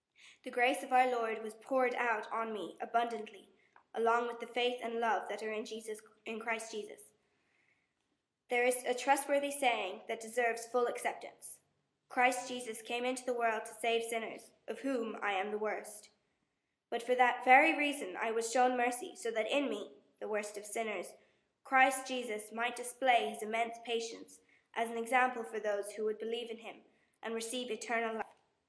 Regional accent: Sligo, Connacht, Ireland; I'm from Sligo

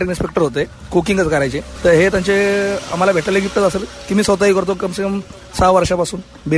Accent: Pune, Maharashtra, India; मी proper पुणेकर आहे पण तसं वडिलांचं गाव अमरावती।

